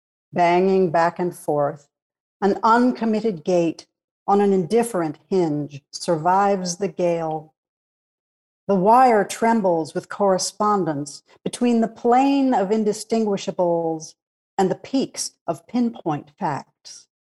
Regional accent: Washington, District of Columbia, United States; born there; I was born here in Washington, D.C.

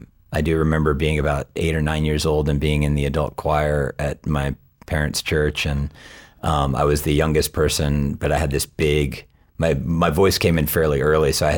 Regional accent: Stanton, Virginia, United States; I grew up in Stanton, Virginia, small town, Virginia. I wasn't really exposed to a lot of world culture growing up in the mid-80s. In such a small town in, you know, southern United States or mid-Atlantic.

